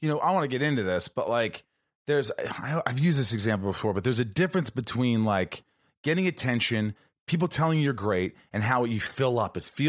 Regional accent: Indiana, United States; I feel like I'm still that kid from Indiana who's just trying to make everybody laugh.

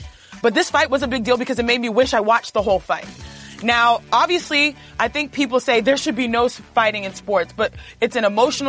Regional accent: Cypress, Texas, United States; I mean, I grew up in Cypress, Texas, the northwest part of Houston, Texas.

